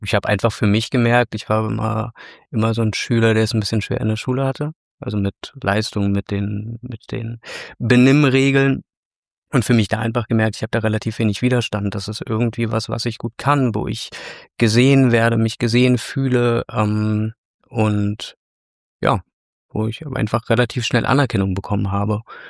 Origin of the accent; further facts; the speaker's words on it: Baden-Baden, Baden-Württemberg, Germany; also born or lived in Potsdam; Ich bin in Potsdam geboren, habe dann in Baden-Baden gewohnt und da dann auch am Baden-Badener Theater Musical gespielt.